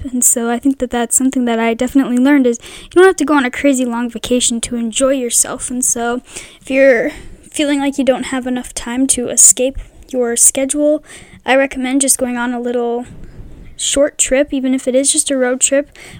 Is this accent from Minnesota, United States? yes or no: yes; Minnesota, United States; So I'm from Minnesota, if you are listening and you don't know